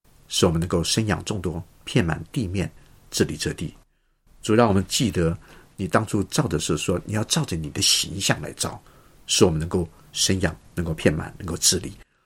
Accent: China; 这是我们中国人孔夫子讲的食色性也

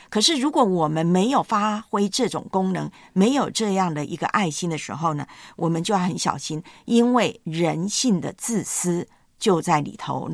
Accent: Taiwan; 我老家呢台湾教会啊有长辈

